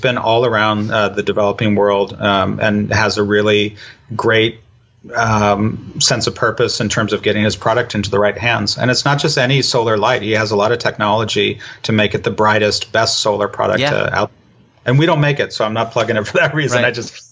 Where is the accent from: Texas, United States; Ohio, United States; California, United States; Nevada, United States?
California, United States; now in China; hey, I'm from California, I'm not scary, I'm living in China